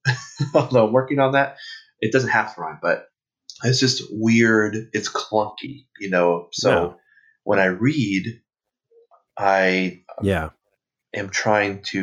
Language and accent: English; Oregon, United States; He kind of looked at me and said, right. Where are you from? I said, Oregon.